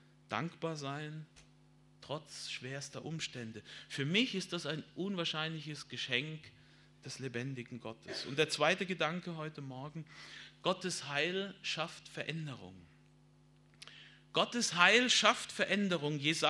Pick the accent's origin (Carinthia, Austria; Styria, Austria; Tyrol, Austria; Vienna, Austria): Tyrol, Austria; die wir als Tiroler jetzt im nächsten Jahr mit einem 200-jährigen Gedenktag feiern